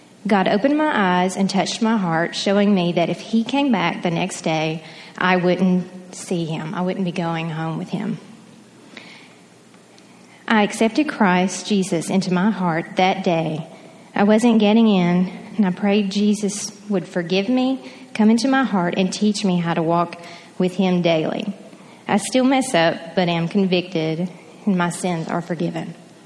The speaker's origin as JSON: {"language": "English", "town": "Oliver Springs", "region": "Tennessee", "country": "United States", "tie": "born or raised there", "said": "I was raised in Oliver Springs. I went to church sporadically with my mother."}